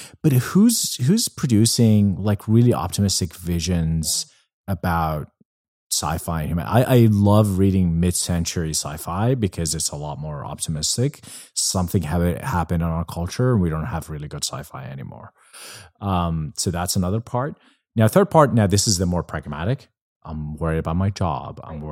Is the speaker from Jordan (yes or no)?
yes; Jordan; now in United States; when I grew up in Jordan, everyone smoked. I smoked. I came to the US.